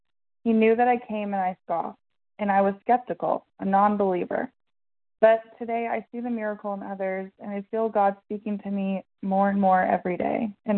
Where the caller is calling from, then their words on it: Oklahoma, United States; a compulsive overeater, and I'm calling from Oklahoma.